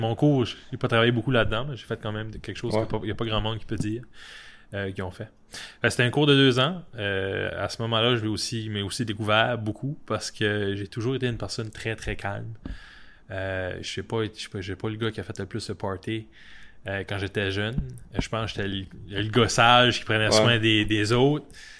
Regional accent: Paquetville, New Brunswick, Canada; Je me présente … Je suis une personne originaire de la péninsule acadienne. Et oui, je suis un Acadien dans la Briennerie.

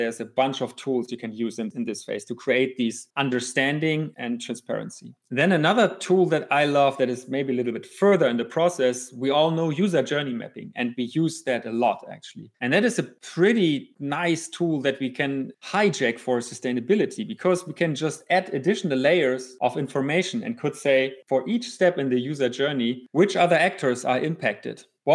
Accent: Hamburg, Germany; English is a second language; Like, so I'm from Hamburg.

